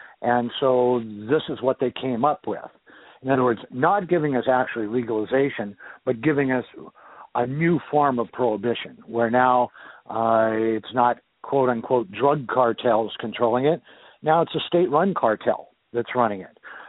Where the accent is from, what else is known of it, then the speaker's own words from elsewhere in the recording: Seattle, Washington, United States; Well, I was born and raised in Seattle, but I moved away for several years.